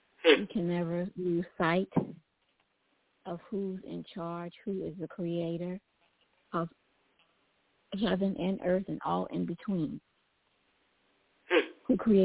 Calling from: San Diego, California, United States; also born or lived in New Orleans; I'm calling from San Diego, California, by way of New Orleans.

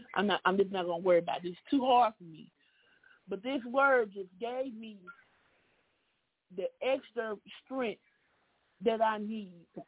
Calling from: Mobile, Alabama, United States; I'm calling in from Mobile, Alabama.

